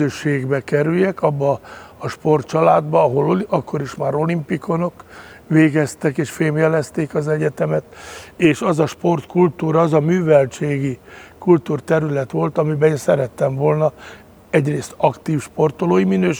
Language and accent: Hungarian; Szeged, Csongrád-Csanád, Hungary; én szegedi lévén